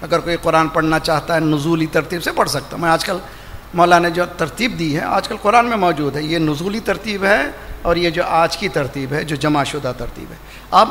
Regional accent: Alipur, Karnataka, India; مشہد سے میرا وطن بہت دور ہے, ساؤتھ انڈیا, بینگلور, بینگلور سے بہت دور علی پور, ایک چھوٹا سا دیہات ہے, 20,000 سادات کی بستی ہے.

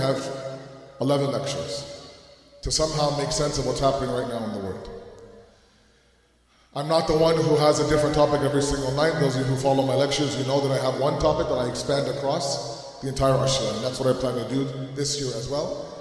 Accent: Toronto, Ontario, Canada; growing up in Toronto, I belonged to a typical in the Pakistani community like many of you

